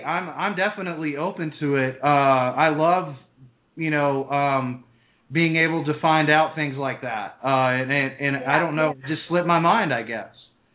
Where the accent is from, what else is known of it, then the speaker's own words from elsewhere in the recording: Tennessee, United States; when I first moved up there, and I'm from Tennessee